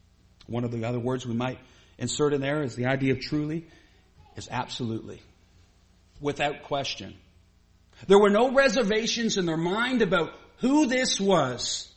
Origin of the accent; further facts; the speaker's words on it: Canada; That's because I'm from Canada.